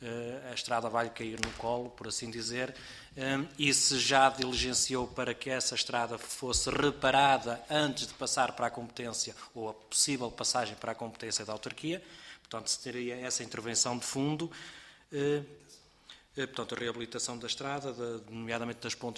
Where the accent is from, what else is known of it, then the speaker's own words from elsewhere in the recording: Cinfães, Norte, Portugal; conheço mais ou menos, porque sou de Sinfães, portanto sei o que é que é os problemas do interior